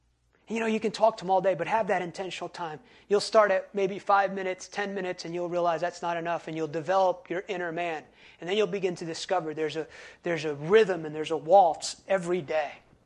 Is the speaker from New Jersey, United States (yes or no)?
yes; New Jersey, United States; Seriously, I was from New Jersey too, so I talk to God like that.